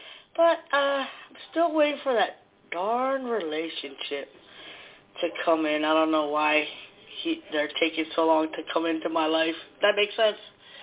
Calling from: New Jersey, United States; I'm from New Jersey.

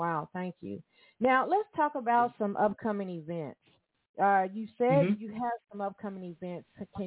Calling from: Evansville, Indiana, United States; Now, I'm calling from Evansville, Indiana, and we're small town folks down here, southern state.

